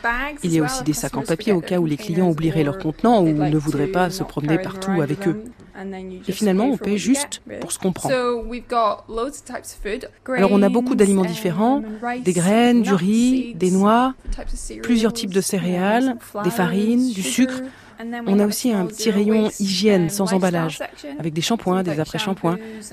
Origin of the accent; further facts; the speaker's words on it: Scotland, United Kingdom; French is a second language; moved away as an adult; je viens d'Écosse à l'origine. J'ai déménagé ici il y a un an et demi.